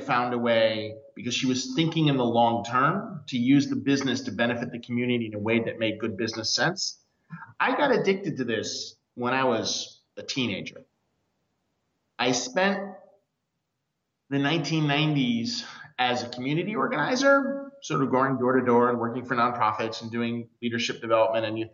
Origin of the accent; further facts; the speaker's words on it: Cape Cod, Massachusetts, United States; I grew up in Cape Cod, Massachusetts, and the family business was a boatyard.